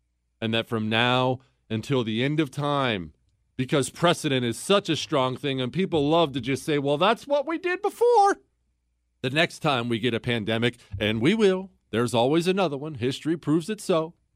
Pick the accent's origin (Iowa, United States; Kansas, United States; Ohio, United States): Ohio, United States; You see, when I was a kid, we lived in Ohio. I was born in Ohio. That's where still most of my family is.